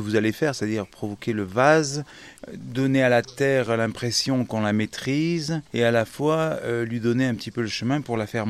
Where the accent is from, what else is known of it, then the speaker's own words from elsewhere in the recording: Provence-Alpes-Côte d'Azur, France; Je suis originaire de l'Estérel et il y a de l'argile.